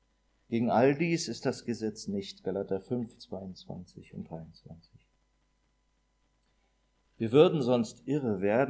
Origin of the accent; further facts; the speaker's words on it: East Germany, Germany; Im damaligen Osten, also ich komme aus der DDR, also in der Schule, beim Sport